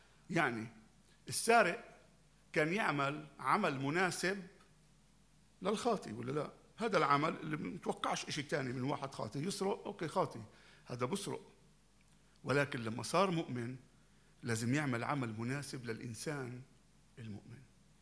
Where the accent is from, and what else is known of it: Syria